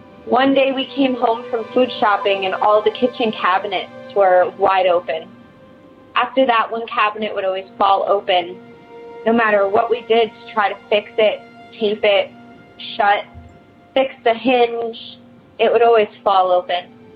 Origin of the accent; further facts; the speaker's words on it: New York, United States; I'm from New York. I used to live in an old farmhouse built in the 1800s.